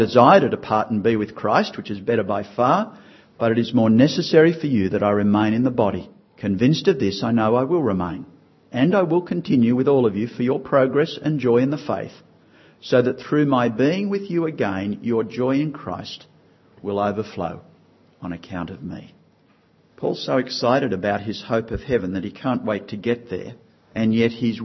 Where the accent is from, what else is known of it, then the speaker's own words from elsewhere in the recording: Port Macquarie, New South Wales, Australia; When I was 17, I grew up in Port Macquarie